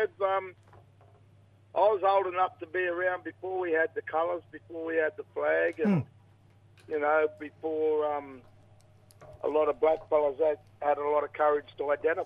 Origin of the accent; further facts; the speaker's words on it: Brisbane, Queensland, Australia; And I was raised in Inala in Brisbane. And I was very fortunate. I moved to North Queensland when I was an 18, 19-year-old.